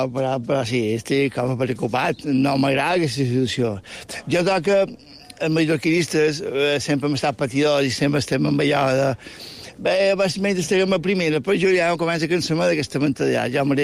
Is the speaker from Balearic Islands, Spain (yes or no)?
yes; Sencelles, Balearic Islands, Spain; now in Llubí, Spain; Ja som de Sencelles, natural de Sencelles, però que has de Llubí, visc a Llubí.